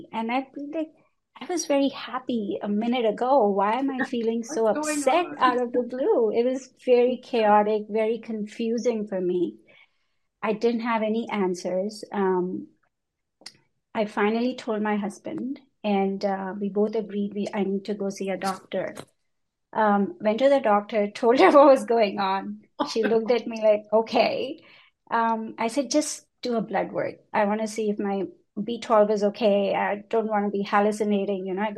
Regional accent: India; moved away as an adult; also born or lived in United Kingdom; now in New York, United States; I grew up in India, and I left India when I was 20 years old. I've lived in several countries, UK, and then got married, moved to New York. I've been here for over 20 years now.

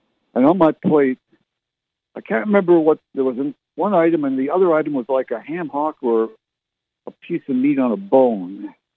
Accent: Canada; also born or lived in Barrie / Halifax / Oromocto / Fredericton; now in San Antonio, United States; I was born and raised in Canada. I was born in Barrie, lived in Halifax, Nova Scotia, Oromocto, and Fredericton, New Brunswick, and Ottawa, Canada.

